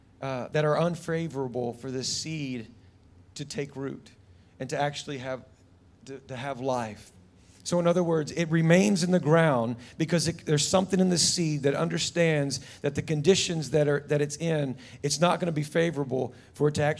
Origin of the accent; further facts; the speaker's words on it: United States; I know you guys don't do this, but I'm from America. And in America, we still do stupid things from time to time.